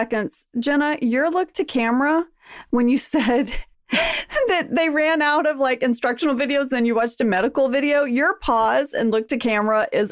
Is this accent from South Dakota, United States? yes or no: no; Texas, United States; accent: Texas; I got the audition and I had like my Texas accent and everything.